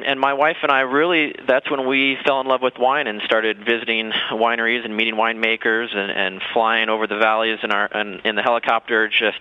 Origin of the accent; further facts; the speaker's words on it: Illinois, United States; Mark said we're from Illinois. We're a Pabst Blue Ribbon family from birth.